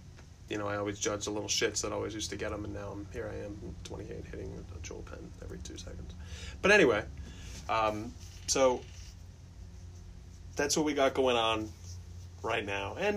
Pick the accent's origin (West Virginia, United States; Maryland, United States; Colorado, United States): Maryland, United States; You know, being from Southern Maryland, I'll be honest with all of our listeners now. I'm not from New York.